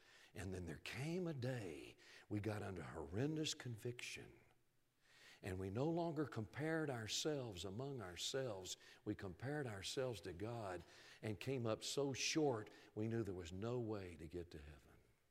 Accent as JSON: {"language": "English", "region": "North Carolina", "country": "United States", "said": "Your pastor's from West Virginia. I'm from North Carolina. He will understand this."}